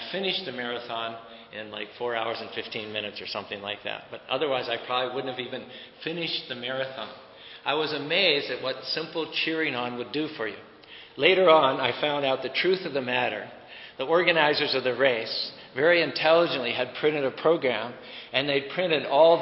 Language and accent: English; Pittsburgh, Pennsylvania, United States; moved away; I'm from Pittsburgh, but I haven't been back for 30 years.